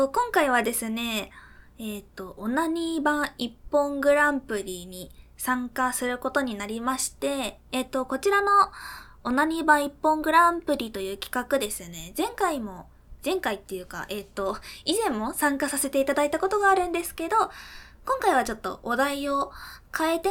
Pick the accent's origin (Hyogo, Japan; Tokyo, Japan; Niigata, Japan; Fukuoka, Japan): Fukuoka, Japan; 一応、福岡県に住んでますっていうか、まあ、出身です。